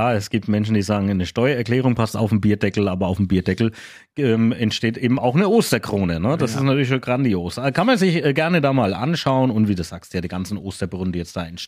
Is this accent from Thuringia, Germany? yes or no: no; Küps, Bavaria, Germany; ich komme ja aus Küps, aus dem Landkreis, südlichen Landkreis Kronach